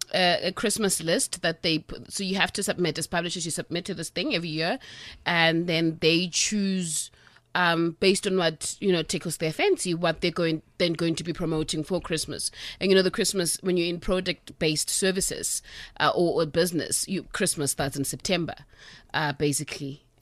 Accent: South Africa; now in Johannesburg, South Africa; I mean, I came to Joburg and everyone was talking about Sweet Valley High. I'm like, guys, I grew up in Milson Boon. What is this?

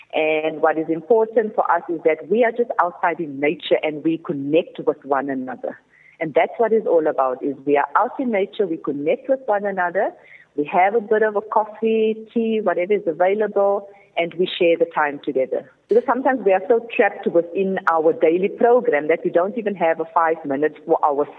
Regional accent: Cape Town, Western Cape, South Africa; born or raised there

